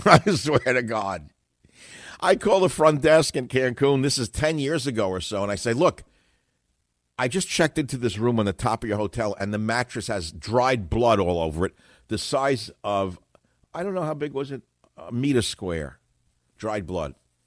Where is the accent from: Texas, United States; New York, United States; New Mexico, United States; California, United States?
New York, United States; I remember growing up in New York.